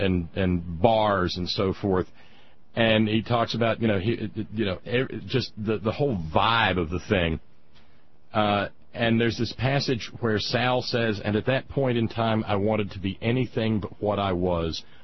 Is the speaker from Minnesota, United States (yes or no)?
no; Alabama, United States; little white boy growing up in Alabama, I first read the book when I was 15 years old.